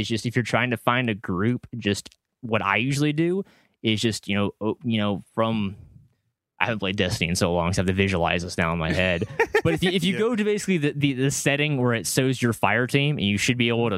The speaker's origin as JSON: {"language": "English", "town": "Atlanta", "region": "Georgia", "country": "United States", "tie": "born or raised there", "said": "Yeah, I'm shaming my hometown of Atlanta here."}